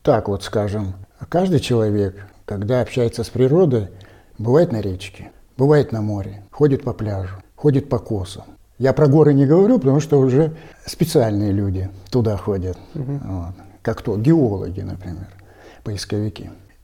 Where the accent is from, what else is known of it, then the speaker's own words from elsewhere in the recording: Urals, Russia; я сам с Урала, и у меня по папиной линии все деды, они трудились в горной промышленности. А конкретно это каменноугольный шахт. И я родился в Кизиловском угольном бассейне. Меня с детства окружали шахты.